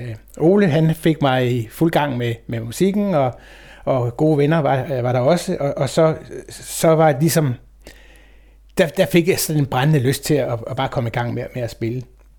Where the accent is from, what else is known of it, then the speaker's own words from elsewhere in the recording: Tommerup, Region of Southern Denmark, Denmark; som de fleste kender. Og jeg er født og opvokset på Fyn i en lille by, der her Tommerup.